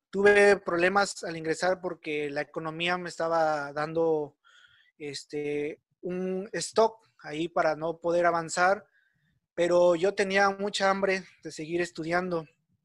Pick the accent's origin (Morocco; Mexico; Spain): Mexico; Huautla de Jiménez, Oaxaca; Yo soy ingeniero mecánico, soy originario de Huautla de Jiménez, Oaxaca. Tengo la edad de 25 años